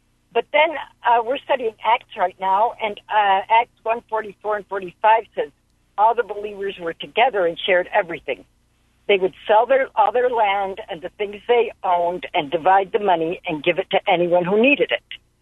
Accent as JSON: {"language": "English", "country": "Guatemala", "tie": "born or raised there", "said": "I grew up in Guatemala, Central America, and they can use a little socialism there."}